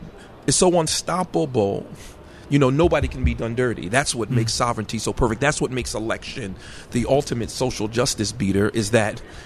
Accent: Paterson, New Jersey, United States; I'm from Patterson, grew up with the blessing of a Christian mother.

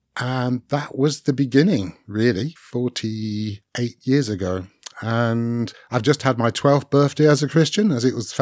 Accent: Nottingham, East Midlands, United Kingdom; born there; moved away as an adult; now in Aberdeen, United Kingdom; I was born in Nottingham, went to university in Bristol, first job in Chester, second job in Leamington, third job in Leamington, and then moved to Aberdeen for a job 20 years ago

